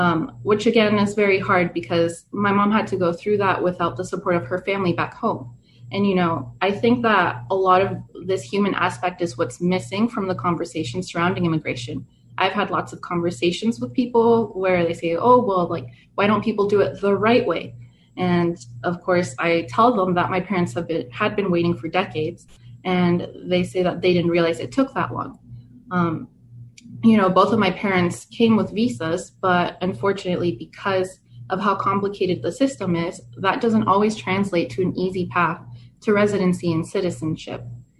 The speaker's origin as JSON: {"language": "English", "town": "Las Vegas", "region": "Nevada", "country": "United States", "tie": "born or raised there", "said": "we were very lucky because I grew up in Las Vegas, which is a very diverse city and very welcoming in many ways."}